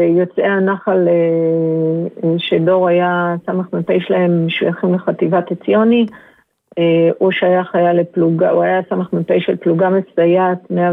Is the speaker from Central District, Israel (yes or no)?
yes; Tzoran, Central District, Israel; אנחנו מצורן